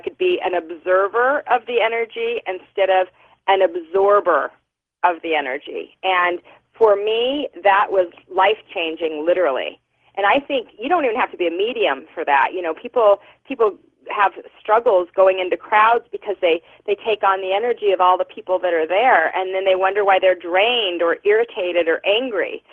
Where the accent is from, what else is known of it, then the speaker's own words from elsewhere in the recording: Salt Lake City, Utah, United States; growing up, I grew up in Salt Lake City, Utah in the 70s, and we didn't, there was nowhere to go.